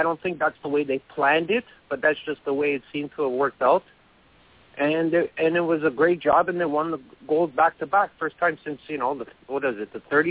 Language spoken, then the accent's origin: English; Canada; You know, I'm a Canadian, so I was, you know, proud when they won.